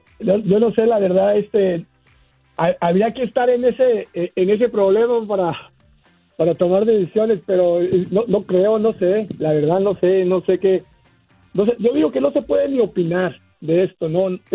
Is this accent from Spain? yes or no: no; Guadalajara, Jalisco, Mexico; en México, yo soy de Guadalajara